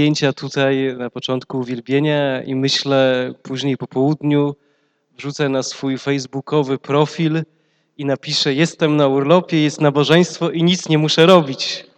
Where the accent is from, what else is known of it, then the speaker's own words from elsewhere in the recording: Koło, Greater Poland Voivodeship, Poland; Jestem z Koła, jestem pastorem Kościoła Bożego w Chrystusie w Kole. Koło to jest nieduże miasto między Warszawą a Poznaniem, tak w połowie drogi w centralnej Polsce.